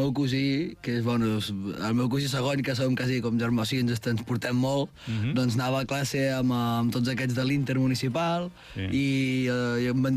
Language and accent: Catalan; Catalonia, Spain; estem tots aquí, som el Penedès en general. Som de tot allò, que som cadascú d'un poble diferent.